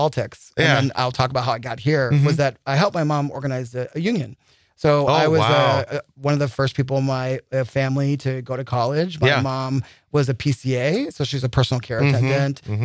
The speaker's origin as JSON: {"language": "English", "region": "East Coast", "country": "United States", "said": "I'm from the East Coast. That's how I felt."}